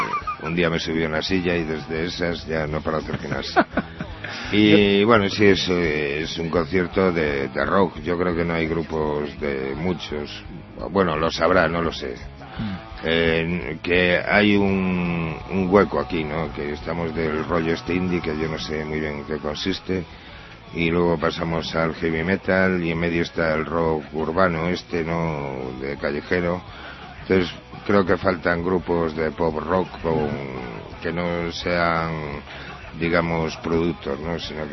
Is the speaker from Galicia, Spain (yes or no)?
yes; Vigo, Galicia, Spain; now in Lugo, Spain; Bueno, pues soy gallego de Vigo. Lo que pasa es que me he ido a vivir a Lugo